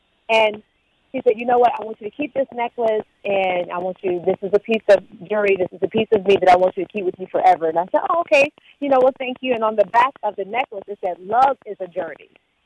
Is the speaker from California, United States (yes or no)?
no; Texas, United States; also born or lived in West Virginia; now in Atlanta, United States; Actually, I was born in West Virginia, and then I was pretty much raised in Texas, but now I reside in Atlanta, Georgia.